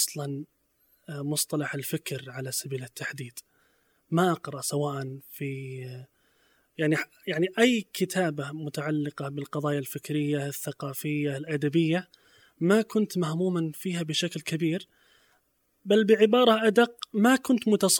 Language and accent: Arabic; Saudi Arabia; سواء في الداخل عندنا في السعودية أو في الخارج